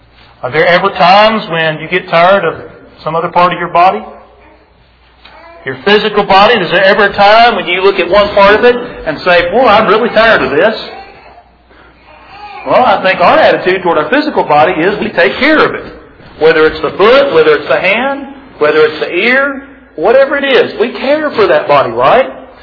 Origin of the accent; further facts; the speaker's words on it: Texas, United States; Well, I'm from Texas. Some are from different areas.